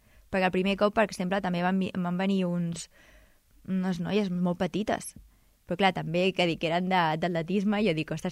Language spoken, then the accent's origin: Catalan; Sant Boi de Llobregat, Catalonia, Spain; I no, jo no soc d'aquí, o soc de Sant Boi.